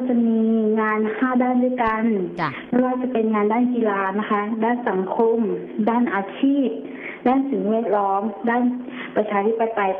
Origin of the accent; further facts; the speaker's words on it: Khlong Thom, Krabi, Thailand; now in Trang, Thailand; อยู่ที่ตำบลคลองพลอำเภอคลองท่อมจังหวัดกระบี่ค่ะ